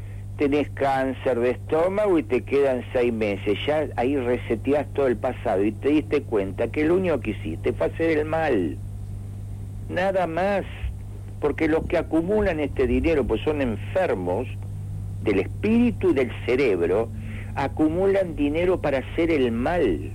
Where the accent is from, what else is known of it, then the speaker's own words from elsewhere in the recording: Argentina; pues soy argentino, muy simple.